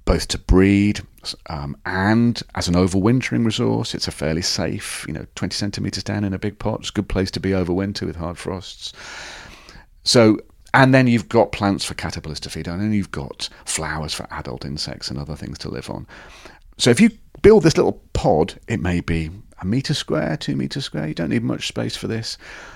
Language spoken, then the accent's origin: English; Birmingham, West Midlands, United Kingdom; I grew up in Birmingham, right in the middle of Birmingham, and not very far away is Wenlock Wren's Nest